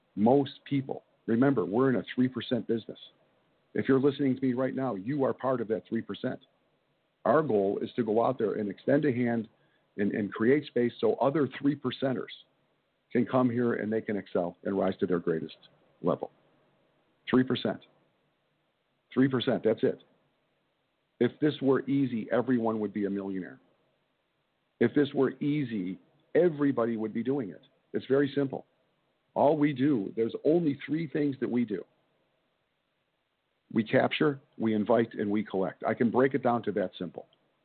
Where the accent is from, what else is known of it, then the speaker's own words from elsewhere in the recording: Chicago, Illinois, United States; especially since I am in my hometown of Chicago. This is a rough area too, man. Chicago is not for pussies.